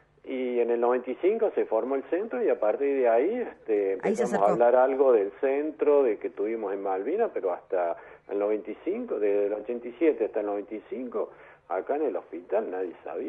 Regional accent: Villa María, Córdoba, Argentina; De Villa María.

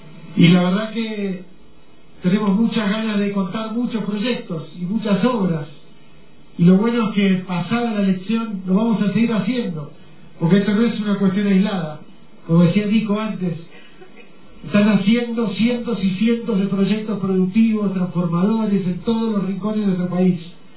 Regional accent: Argentina

